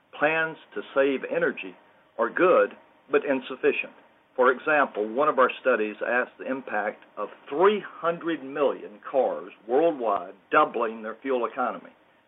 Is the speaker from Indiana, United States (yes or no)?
no; El Dorado, Arkansas, United States; now in Long Island, United States; I'm on the right of the screen. My accent is from El Dorado, Arkansas. My PhD is from Cornell, and I live on Long Island.